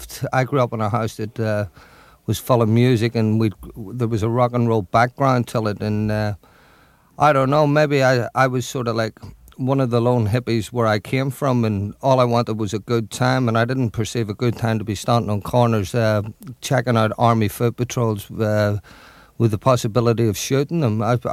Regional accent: Belfast, Northern Ireland, United Kingdom; I came from West Belfast. I was unemployed.

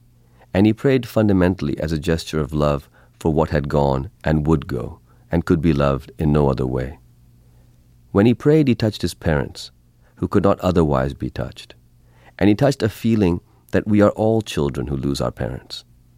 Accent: Pakistan; Well, that's because I'm Pakistani.

